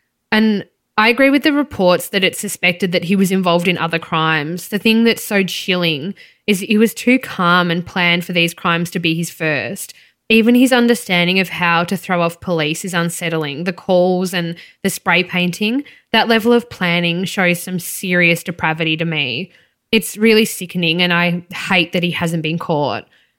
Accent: Melbourne, Victoria, Australia; this was really close to home, you know, growing up in Melbourne's East.

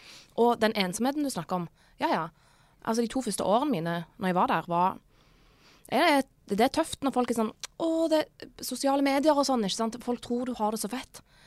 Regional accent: Eastern Norway, Norway; og jeg er fra Østlandet, ikke minst.

